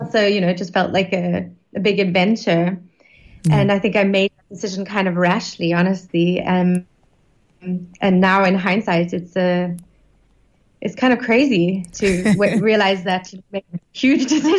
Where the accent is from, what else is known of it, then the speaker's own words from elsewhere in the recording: Rivonia, Gauteng, South Africa; I grew up in Ravonia, but I had no idea that all this like really important stuff happened in Ravonia.